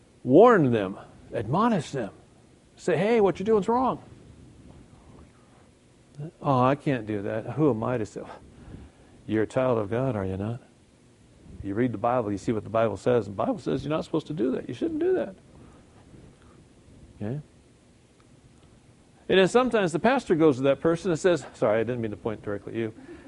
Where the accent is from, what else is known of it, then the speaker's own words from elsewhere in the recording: California, United States; I grew up in Southern California. A lot of earthquakes.